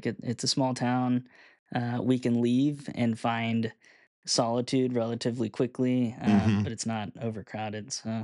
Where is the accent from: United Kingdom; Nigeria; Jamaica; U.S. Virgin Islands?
U.S. Virgin Islands; also born or lived in Puerto Rico; So I was born in Puerto Rico, raised in the U.S. Virgin Islands.